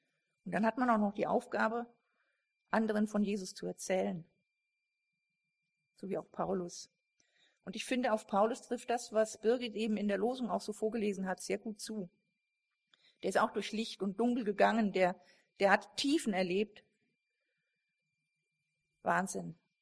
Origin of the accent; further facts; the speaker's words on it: Bellnhausen, Hesse, Germany; Ich komme aus Bellenhausen, das ist ja nur da um die Ecke